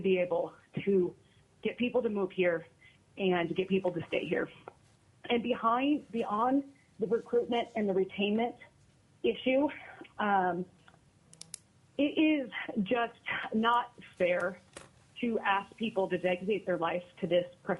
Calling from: Cordova, Alaska, United States; I'm calling from Cordova. I've been teaching for 15 years

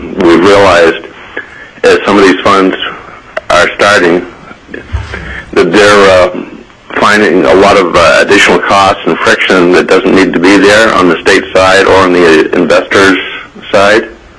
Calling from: Anchorage, Alaska, United States; I'm calling from Anchorage.

